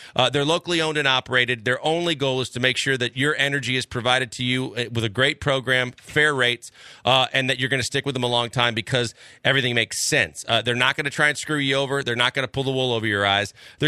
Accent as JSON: {"language": "English", "town": "Milwaukee", "region": "Wisconsin", "country": "United States", "tie": "born or raised there", "said": "Growing up in Milwaukee, Wisconsin, I thought the eighth wonder of the world was cool."}